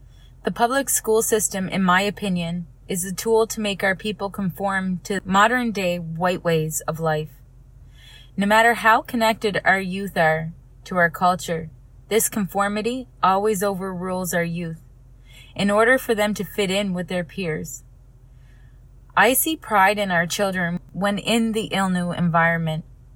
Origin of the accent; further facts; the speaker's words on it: Prince Edward Island, Canada; I am from Ebigwit First Nation in Mi'kma'ki, Prince Edward Island.